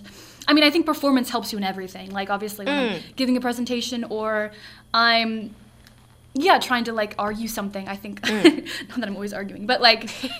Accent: Rolling Hills, California, United States; Yeah, I'm from Los Angeles County area. I'm from the South Bay. So if you know, like, Palos Verdes, I grew up in, like, Rolling Hills, small equestrian town. I was in the L.A. area.

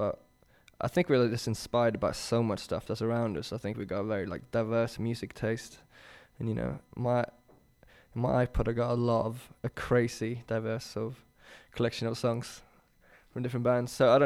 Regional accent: Sweden; also born or lived in London; now in Brooklyn, United States; I lived in London for 10 years. Yeah. You know, I lived in Sweden. I grew up in Sweden.

